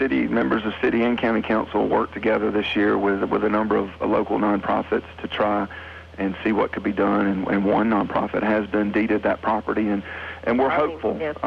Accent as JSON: {"language": "English", "town": "Greenville", "country": "United States", "tie": "born or raised there", "said": "I was born in Greenville."}